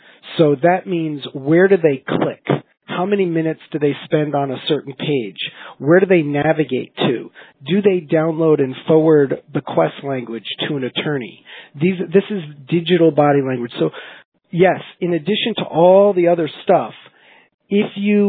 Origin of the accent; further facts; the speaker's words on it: New Jersey, United States; I'll blame it because I'm from New Jersey.